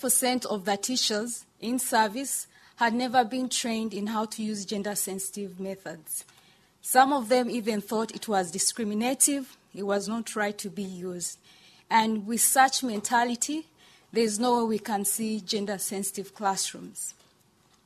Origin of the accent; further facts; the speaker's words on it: Uganda; As a girl growing up in Uganda, I know how empowering and important this can be.